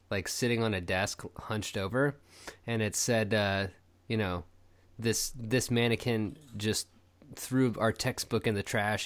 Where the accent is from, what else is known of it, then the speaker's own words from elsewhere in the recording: Oklahoma, United States; also born or lived in Virginia / Germany; through high school in Oklahoma. But before that, I mean, we lived in Germany. I was born in Virginia